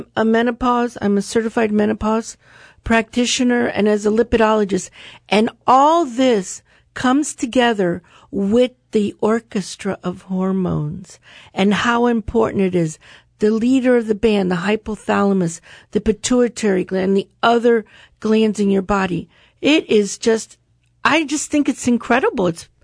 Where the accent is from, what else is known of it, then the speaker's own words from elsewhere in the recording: Florida, United States; Well, I grew up here in Florida, and I don't remember doing that, but...